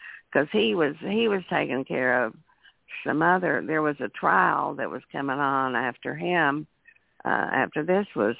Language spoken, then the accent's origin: English; United States; born there; now I'm from around here, and so, I mean, I was born in Crawford County.